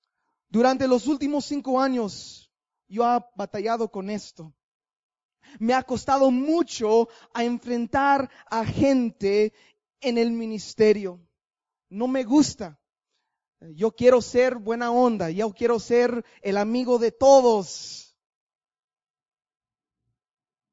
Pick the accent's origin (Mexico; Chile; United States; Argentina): United States; Los Angeles, California; Spanish is a second language; Soy americano, soy de Los Ángeles, soy güero, ¿verdad? Crecí entre cholos, duré un tiempo en la cárcel y a los 18 años de edad entregué mi vida a Cristo